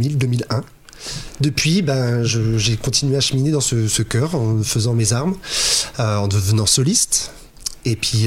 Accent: the Alps, France; now in La Rochelle, France; ça fait depuis 23 ans que je suis arrivé à La Rochelle. Je viens des Alpes, de la haute montagne.

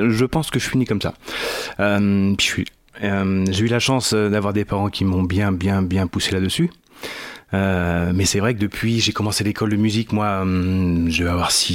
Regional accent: Tonnay-Charente, Nouvelle-Aquitaine, France; Alors moi je viens à côté de La Rochelle. Une petite ville à côté de La Rochelle, mais initialement je suis de Tonnet-Charente.

